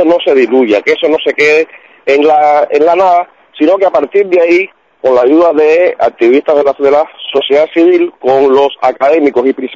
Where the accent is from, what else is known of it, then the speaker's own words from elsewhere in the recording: Cuba; los cubanos que vivimos en Cuba y los cubanos en el exilio